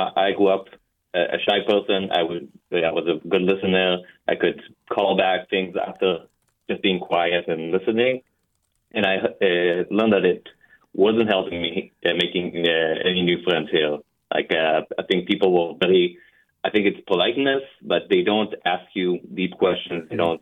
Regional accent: Tel Aviv, Tel Aviv District, Israel; English is a second language; moved away as an adult; now in United States; immigrated to the Bay Area about 10 years ago. There's very different communication styles where I came from Tel Aviv.

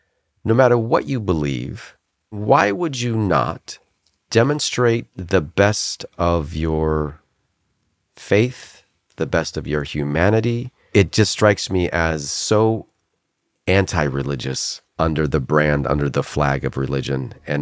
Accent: Idaho, United States; born there; So I was born in Idaho. When I was about 5, we joined an Assemblies of God church, which is Pentecostal.

